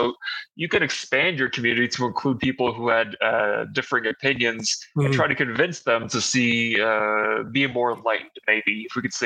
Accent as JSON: {"language": "English", "country": "United States", "said": "we have a common thing, which is we're both American."}